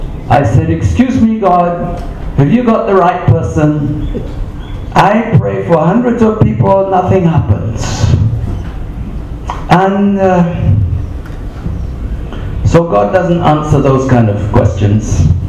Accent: England, United Kingdom; accent: English; you already tell from my accent I'm English.

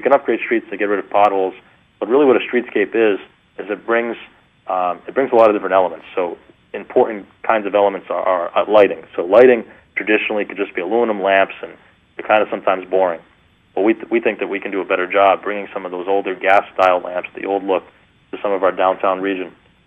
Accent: Fall River, Massachusetts, United States; But when I was a little bit younger, growing up in Fall River, there was never a movie theater when I grew up here.

